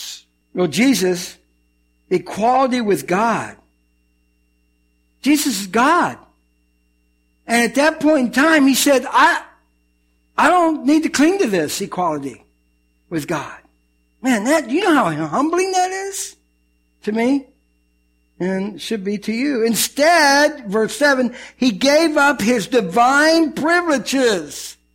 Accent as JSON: {"language": "English", "town": "Kenosha", "region": "Wisconsin", "country": "United States", "tie": "born there", "said": "I was born in Kenosha, Wisconsin, so it's easy to remember that."}